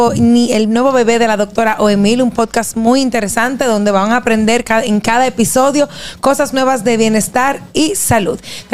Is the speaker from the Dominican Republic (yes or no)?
yes; Dominican Republic; Soy dominicano, pero no como tal cosa.